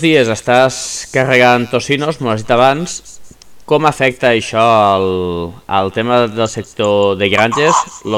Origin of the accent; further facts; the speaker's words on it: Sant Carles de la Ràpita, Catalonia, Spain; jo soc de la Ràpita